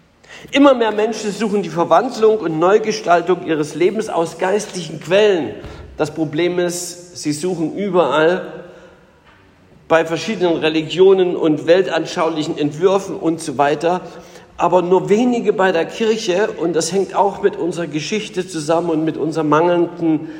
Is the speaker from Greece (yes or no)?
no; East Germany, Germany; Als Ossi muss ich sagen, bin ja so vorgestellt worden, bin auch stolz drauf.